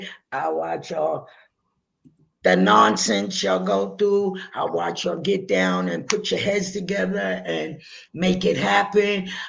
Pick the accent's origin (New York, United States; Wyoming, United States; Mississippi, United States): New York, United States; New York City; I contribute my success and my little pitfalls to where I grew up in the South Bronx and during that era that I grew up in the South Bronx. I'm a 50s baby, you know?